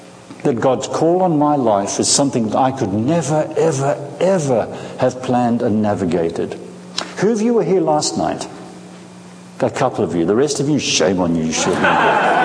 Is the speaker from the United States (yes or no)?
no; Scotland, United Kingdom; born there; also born or lived in Africa; I was born in Scotland and grew up in Africa